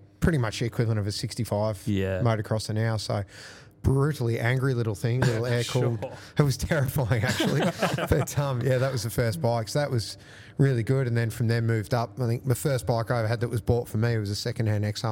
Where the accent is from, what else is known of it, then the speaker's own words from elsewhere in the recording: Warrandyte, Victoria, Australia; And I guess growing up in Warrandyte, you know, from long before I had my learners, I was riding on the road.